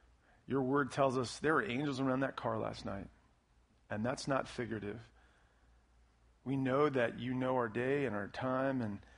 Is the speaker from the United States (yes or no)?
yes; United States; As a believer, as an American, as someone who lives in this area